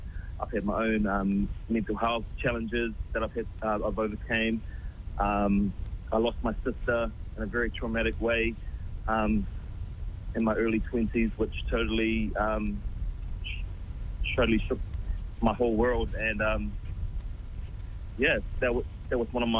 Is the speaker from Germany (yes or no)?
no; New Zealand; born there; I was born in St. Helens Hospital in New Zealand.